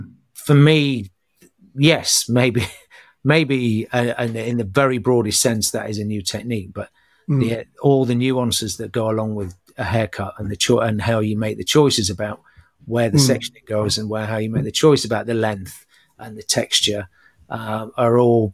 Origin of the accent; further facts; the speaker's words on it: United Kingdom; And it's something that I grew up with, you know, as a British hairdresser.